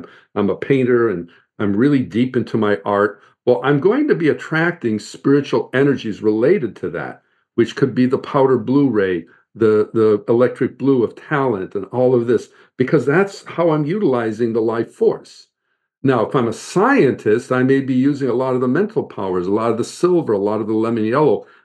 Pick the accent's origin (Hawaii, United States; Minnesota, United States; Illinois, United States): Illinois, United States; Chicago; now in Los Angeles, United States; You know, I grew up in Chicago, and in Darien, California, my friends and family, I think he's been in LA too long.